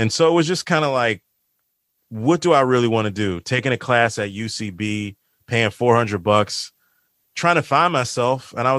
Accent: Maryland, United States; Listening to Paul Mooney, Martin Lawrence, he's from my hometown area in PG County

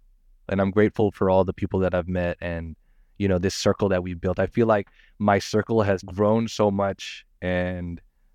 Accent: California, United States; I was born in the Bay Area. I was grew up in the Bay Area.

